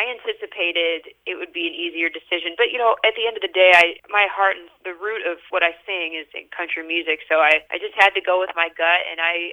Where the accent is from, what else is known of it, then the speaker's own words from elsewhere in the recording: Gaylord, Michigan, United States; I'm from Gaylord, Michigan originally.